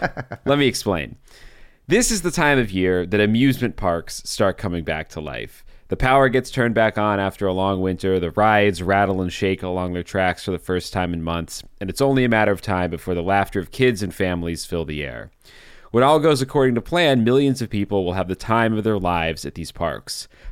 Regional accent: Hershey, Pennsylvania, United States; I grew up in Hershey, Pennsylvania, home of Hershey Park. So especially as a young kid, it was a pretty cool place to grow up.

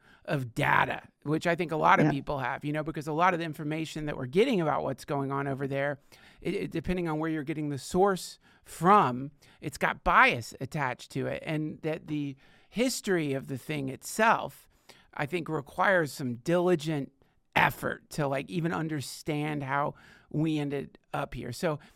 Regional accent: North Carolina, United States; You got the message I got growing up in Western North Carolina.

